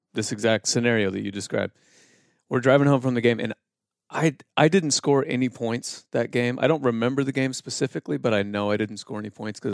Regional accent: Indiana, United States; I'm from Indiana, so everyone plays basketball.

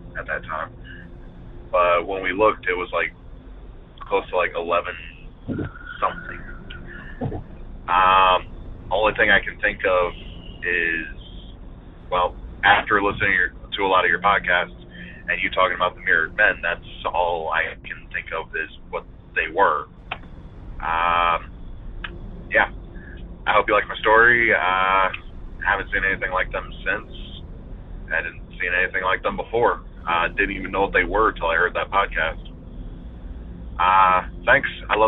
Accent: Virginia, United States; I'm from Northern Virginia, but my story takes place in Amelia, Virginia.

